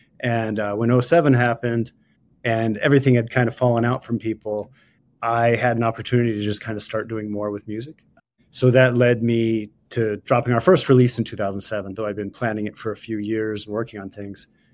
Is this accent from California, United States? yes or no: no; Ohio, United States; But my first music interest started with just being a kid growing up in Ohio, kind of middle class, divorced parents, latchkey kid.